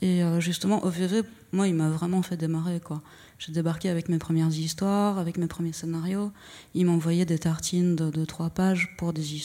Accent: Belgium; quand on est un petit Belge ou une petite Belge et qu'on dessine, le seul truc qui est logique, c'est la BD.

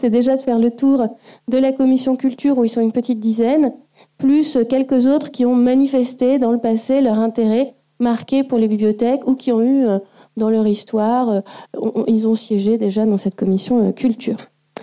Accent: France; évidemment, je suis française

